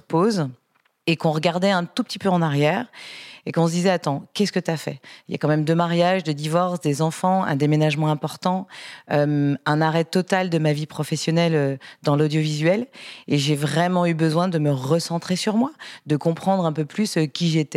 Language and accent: French; Lyon, Auvergne-Rhône-Alpes, France; je suis lyonnaise déjà, donc on partait plus souvent dans le sud qu'on montait dans le nord